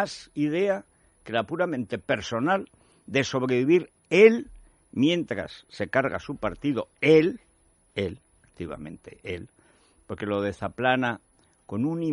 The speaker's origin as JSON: {"language": "Spanish", "country": "Spain", "said": "los españoles somos una raza muy inferior"}